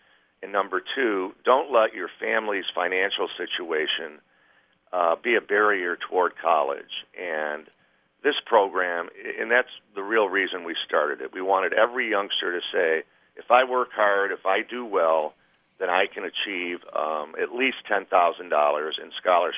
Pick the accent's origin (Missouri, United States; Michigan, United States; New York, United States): Michigan, United States; Detroit; I grew up in Detroit. I went to Central Michigan, so I'm very familiar with the area